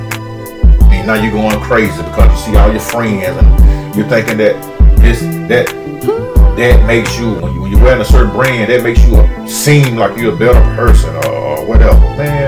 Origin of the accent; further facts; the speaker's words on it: Macon, Georgia, United States; I'm from Macon, Georgia. Macon, Georgia is a place that you'd be lucky if you make $10 an hour.